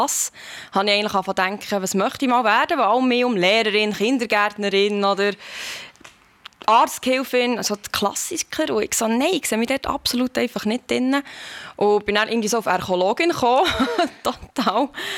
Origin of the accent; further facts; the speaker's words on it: Thun, Bern, Switzerland; born there; ich bin in Thun geboren worden und das ist natürlich, ich liebe das Berner Oberland.